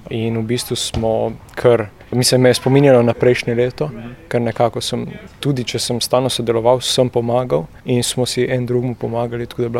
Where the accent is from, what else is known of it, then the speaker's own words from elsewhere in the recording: Sežana, Coastal–Karst, Slovenia; prihajam iz Sežane, imam 17 let